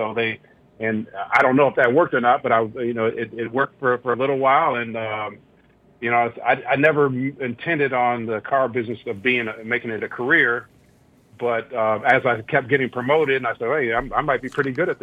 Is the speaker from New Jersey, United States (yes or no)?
no; Minneapolis, Minnesota, United States; I was raised in Minneapolis. I went to one of the two 50-50 black high schools.